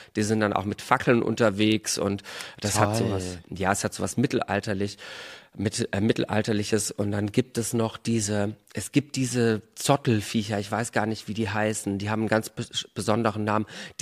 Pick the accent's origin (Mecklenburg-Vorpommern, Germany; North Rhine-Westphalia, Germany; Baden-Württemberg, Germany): Baden-Württemberg, Germany; Bruchsal; ich komme ja auch aus dem Süden und da wird das ja auch gefeiert. Bei uns heißt das auch Fasching, genau. Oder Fasenacht, beziehungsweise in Bruchsal, wo ich eigentlich herkomme